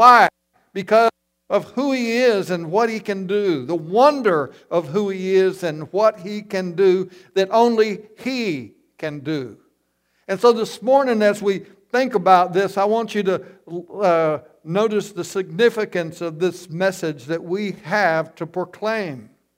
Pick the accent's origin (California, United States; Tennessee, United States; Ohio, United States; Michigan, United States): Tennessee, United States; Memphis; born there; I grew up in church. I was born in Memphis, Tennessee, went to Bellevue Baptist Church with my parents